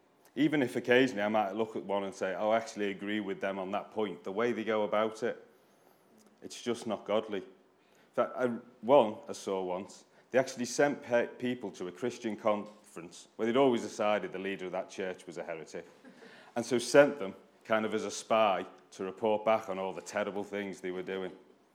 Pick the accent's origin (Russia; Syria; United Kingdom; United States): United Kingdom; I'm British, so I'm repressed, I can't say that.